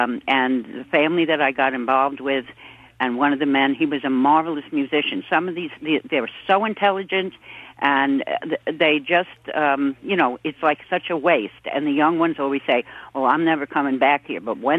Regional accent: Brooklyn, New York, United States; now in Perrysburg, United States; I'm from New York and Brooklyn, and my father was in family. And I live up in Perrysburg, New York

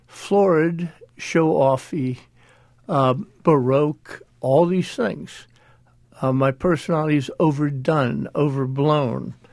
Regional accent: the South, United States; because I grew up in the Jim Crow South. I grew up with separate water fountains, back of the bus

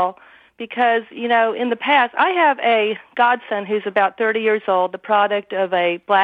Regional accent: Austin, Texas, United States; I'm a white 57-year-old woman from Austin, Texas. I'm a native Austinite. I grew up in the South.

